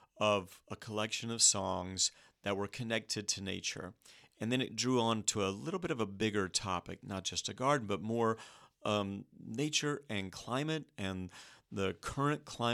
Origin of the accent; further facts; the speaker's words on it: the Carolinas, United States; I am from the Carolinas originally